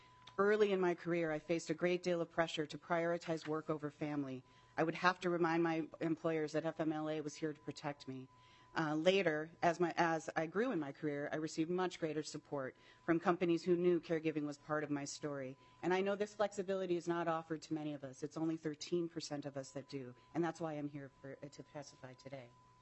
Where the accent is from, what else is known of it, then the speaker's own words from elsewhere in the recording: Plymouth, Minnesota, United States; I'm from Plymouth, Minnesota, and I was actually raised in Minnesota.